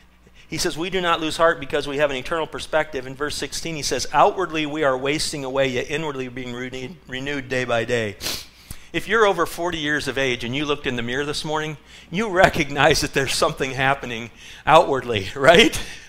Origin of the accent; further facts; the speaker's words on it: Des Moines, Iowa, United States; I remember as a child growing up in Des Moines, Iowa